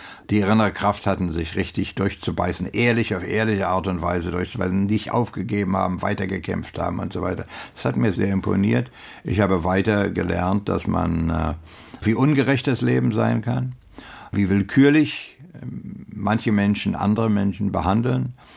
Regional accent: United States; Also ich bin Amerikaner, da ist gar keine Rede.

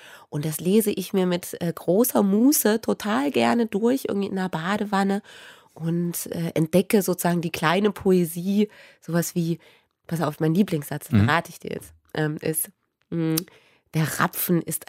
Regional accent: Frauenwald, Thuringia, Germany; Ja, das ist mein Heimatort.

